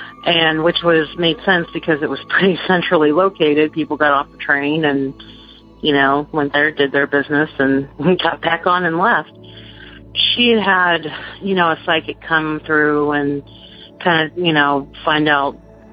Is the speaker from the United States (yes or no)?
yes; Dixon, California, United States; now in Hampton, United States; I'm calling from Hampton, Virginia. I grew up in California, and I lived in this really small town called Dixon.